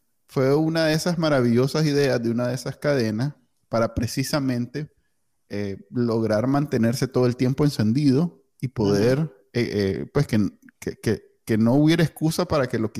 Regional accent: Nicaragua; now in United States; como nosotros crecimos en Nicaragua, en donde solo hay unas noticias

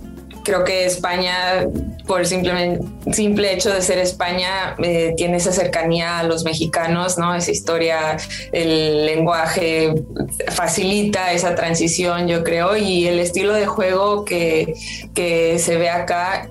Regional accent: Mexico; yo creo que como futbolista mexicana buscamos cómo seguir evolucionando y compitiendo a nivel internacional

